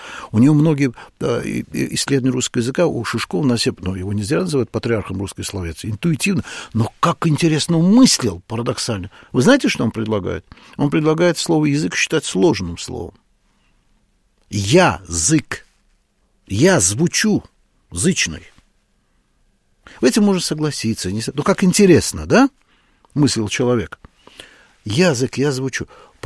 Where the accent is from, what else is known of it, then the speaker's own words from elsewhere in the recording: Azerbaijan; Я русский азербайджанец. Есть такая великая тайна.